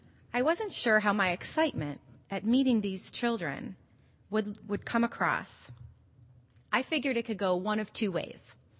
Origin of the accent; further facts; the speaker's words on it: Cleveland, Ohio, United States; Defiantly, I answer, "A suburb of Cleveland."